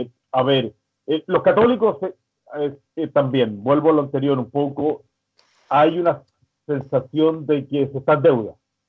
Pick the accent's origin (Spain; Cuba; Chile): Chile; Yo vengo, soy chileno